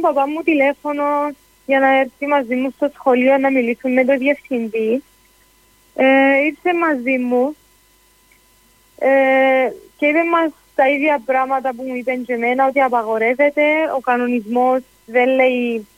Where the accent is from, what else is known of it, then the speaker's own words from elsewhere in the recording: Syria; ερώτησε μου από ποια χώρα είναι, και είπα ότι είμαι από τη Συρία.